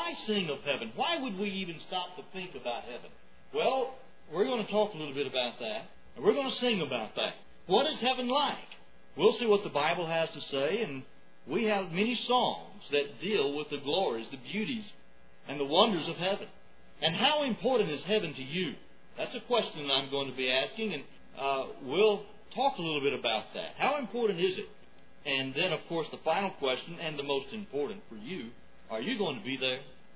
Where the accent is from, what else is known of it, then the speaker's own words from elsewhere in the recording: Pine Bluff, Arkansas, United States; When I was a boy growing up in Pine Bluff